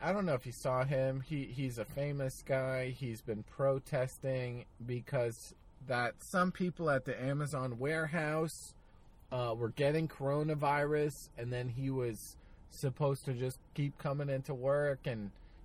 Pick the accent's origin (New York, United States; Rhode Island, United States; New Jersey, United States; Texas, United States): New Jersey, United States; also born or lived in Los Angeles / New Orleans; man, I lived in LA, I'm from Jersey, I moved to New Orleans, I'm back in Jersey